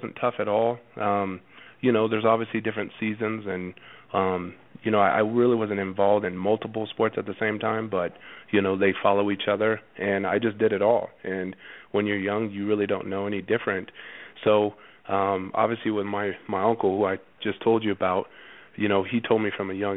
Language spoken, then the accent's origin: English; Grand Junction, Colorado, United States; I grew up in Colorado, a small town called Grand Junction, about 4 hours west of Denver.